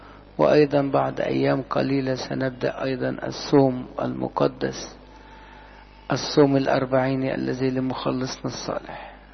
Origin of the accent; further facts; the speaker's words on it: Egypt; في بلادنا مصر الغالية